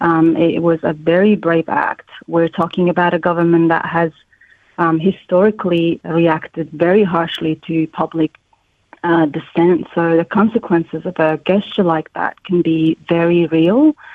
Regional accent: Iran; simply the way women move through public spaces here felt very different from what I experienced growing up in Iran.

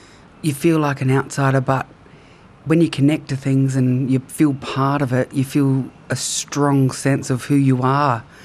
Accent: Goolwa, South Australia, Australia; So where I grew up in Goolwa, we are the end of the River Murray where it comes out.

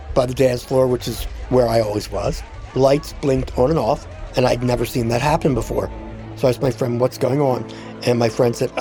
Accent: Philadelphia, Pennsylvania, United States; born there; I was born in Philadelphia in 1951.

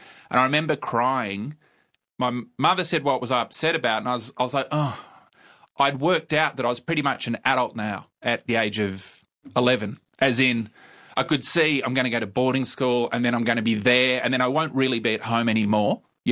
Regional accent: Tambar Springs, New South Wales, Australia; So Tambar Springs has a population, I think, of around 100. And when I was there, it was around 500. So it's a shrinking place in terms of population. And, I grew up on a cattle and wheat farm there. So late 70s, early 80s.

